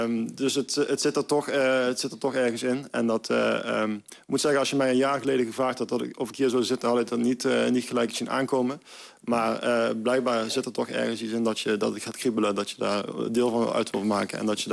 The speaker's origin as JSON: {"language": "Dutch", "town": "Venlo", "region": "Limburg", "country": "Netherlands", "tie": "born or raised there", "said": "Ik ben, 40 jaar geboren en getogen in Venlo."}